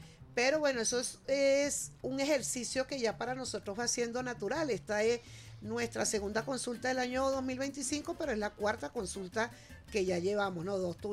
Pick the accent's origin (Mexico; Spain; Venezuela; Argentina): Venezuela; Caracas, Capital District; yo soy del Guarataro, de la parroquia San Juan, con muchísimo orgullo.